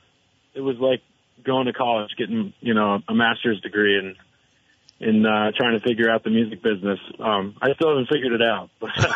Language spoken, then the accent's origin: English; New Hampshire, United States; I'm from New Hampshire, but I love Vermont.